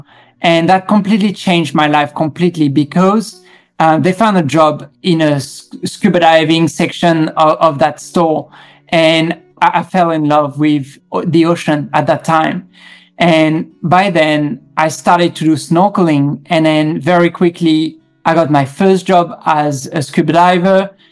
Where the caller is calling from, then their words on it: Melbourne, Victoria, Australia; And so today I'm coming from Melbourne in Australia.